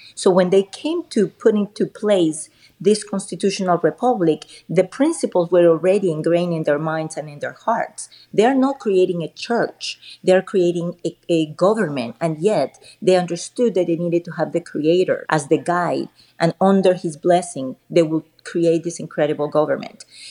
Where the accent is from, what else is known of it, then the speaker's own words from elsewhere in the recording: Venezuela; also born or lived in Colombia; I was born in Colombia, raised in Venezuela, and I had the opportunity also to live in Cuba for 6 months.